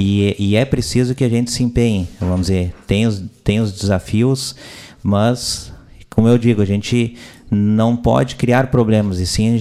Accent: São Lourenço do Sul, Rio Grande do Sul, Brazil; nasci aqui no interior de São Lourenço Sul, da Ses Maria. Sou da Ses Maria

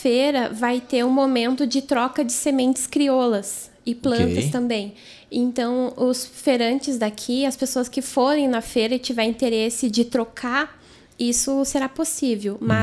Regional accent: São Borja, Rio Grande do Sul, Brazil; now in São Lourenço do Sul, Brazil; Eu sou de São Borja.

